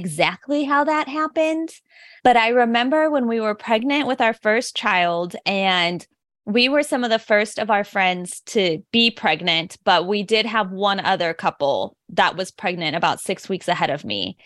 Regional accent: Illinois, United States; I am from like the St. Louis, Missouri area, but actually in a suburb of St. Louis on the Illinois side.

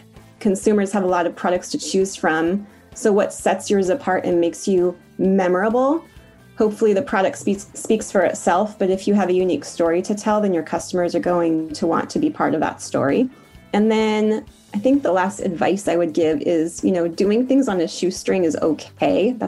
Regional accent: Portland, Oregon, United States; I'm from Portland, Oregon.

